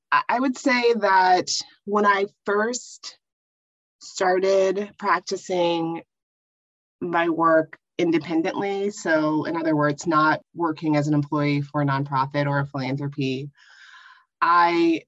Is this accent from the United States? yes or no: yes; Tennessee, United States; born there; I was born in Tennessee, which is the home of my ancestors.